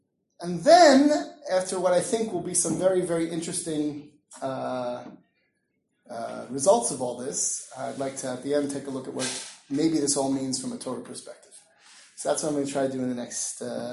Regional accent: Livingston, New Jersey, United States; also born or lived in Brooklyn / Washington Heights / Muncie; Okay, I was born in Brooklyn, grew up in New Jersey.

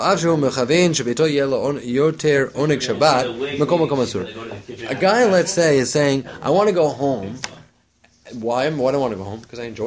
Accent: West Orange, New Jersey, United States; I'm from West Orange, a town New Jersey.

